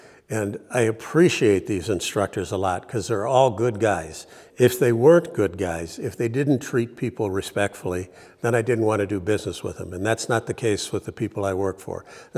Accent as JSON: {"language": "English", "town": "Toronto", "region": "Ontario", "country": "Canada", "tie": "born or raised there", "lives_now": "United States", "said": "I'm an American that grew up in Toronto, outside of Toronto."}